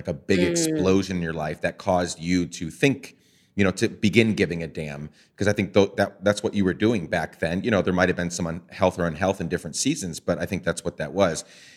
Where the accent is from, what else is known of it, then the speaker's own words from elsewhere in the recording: Guatemala; One was growing up in Guatemala